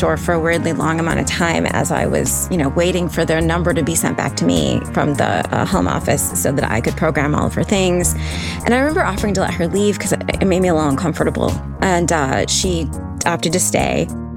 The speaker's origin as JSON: {"language": "English", "town": "Flint", "region": "Michigan", "country": "United States", "tie": "born or raised there", "said": "I grew up in Flint. You know, at the time it was known as the murder capital of the country, so sad stories were pretty common."}